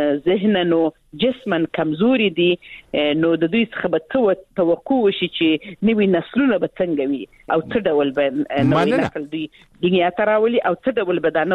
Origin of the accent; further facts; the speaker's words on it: Helmand, Afghanistan; زه خپل د هلمند ولایت څخه یم